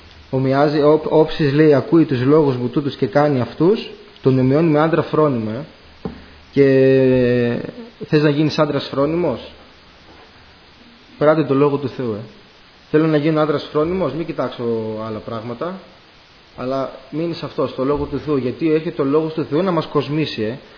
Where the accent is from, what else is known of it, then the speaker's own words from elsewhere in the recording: Drama, Eastern Macedonia and Thrace, Greece; όσοι είμαστε από τη Δράμα και ακούμε αυτόν τον ύμνο, κατευθείαν μας έρχεται αυτός ο αδερφός στο μυαλό